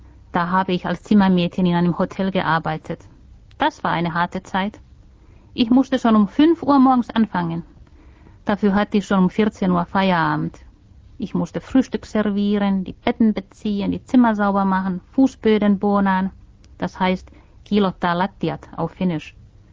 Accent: Finland; now in Berlin, Germany; Das muss man ja haben als Finne.

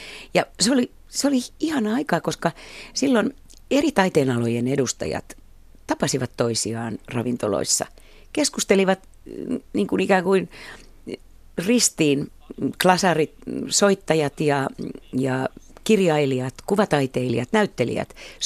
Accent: Helsinki, Uusimaa, Finland; muutin Kirkkokadulta sitten omilleni. Niin se Kruununhaka muutenkin kaupungin osana on tärkeä

